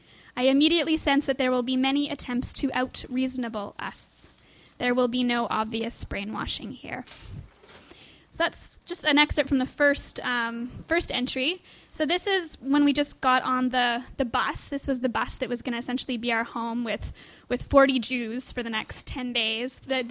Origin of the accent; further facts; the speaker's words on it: Vancouver, British Columbia, Canada; I'm from Vancouver. I'm the token Canadian bump from another trip.